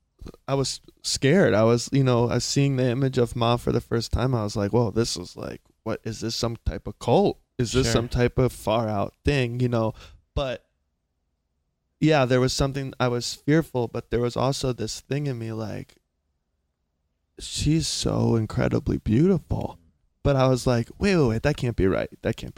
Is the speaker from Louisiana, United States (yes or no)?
no; South Carolina, United States; I'm from South Carolina. Okay. I'm from a small, small town in South Carolina.